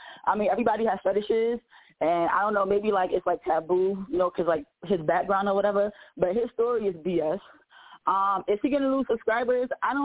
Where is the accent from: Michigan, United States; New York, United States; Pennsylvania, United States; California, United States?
New York, United States; New York City; But I'm from New York City, and people who are Hispanic, and there's people who are white